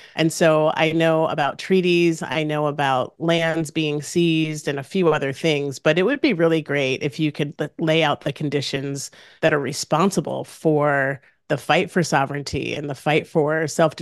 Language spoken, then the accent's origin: English; Washington, District of Columbia, United States; here in my hometown in Washington, D.C.